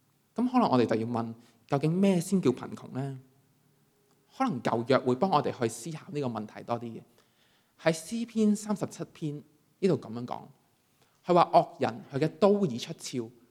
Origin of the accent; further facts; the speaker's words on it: China; 我想我们中国人就最明白什么是福气了